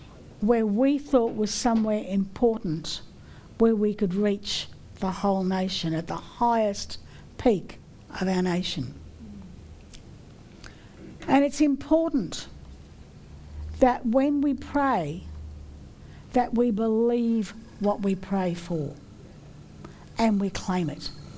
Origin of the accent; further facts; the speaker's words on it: Australia; born there; I was born in Australia long before 1949. I was at school in 1949. And I was born as a British citizen in this country. I wasn't an Australian. I was a British